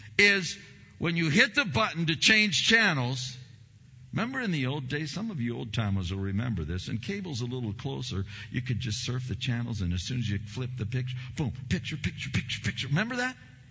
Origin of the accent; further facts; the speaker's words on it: California, United States; Now, I think, I'm from Southern California, so I hear sirens.